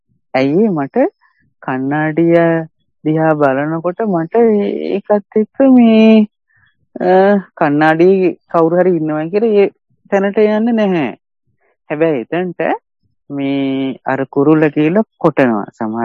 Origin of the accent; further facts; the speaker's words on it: Thanamalvila, Uva Province, Sri Lanka; මගේ ගම්පලාත තනමල්ලිද